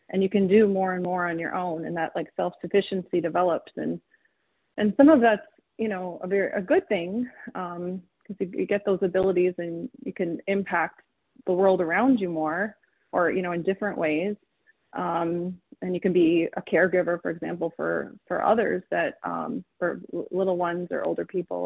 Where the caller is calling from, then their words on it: Michigan, United States; I'm from Michigan.